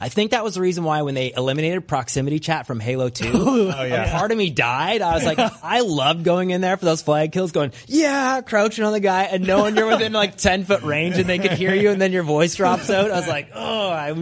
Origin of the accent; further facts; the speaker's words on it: Canada; and I am Canadian.